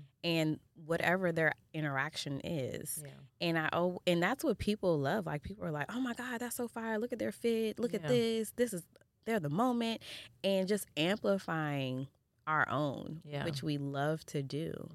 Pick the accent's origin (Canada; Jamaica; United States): Jamaica; Like, she's Jamaican, I'm Jamaican.